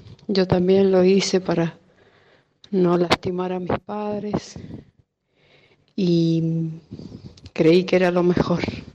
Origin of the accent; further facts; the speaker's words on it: Mendoza, Argentina; soy de Mendoza.